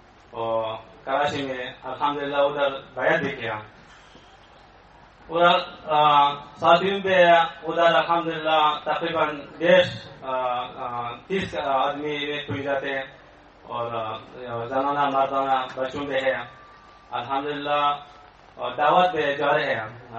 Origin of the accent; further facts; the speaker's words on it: Takhar, Afghanistan; Urdu is a second language; میرا تعلق افغانستان سے ہے، صوبہ تخار.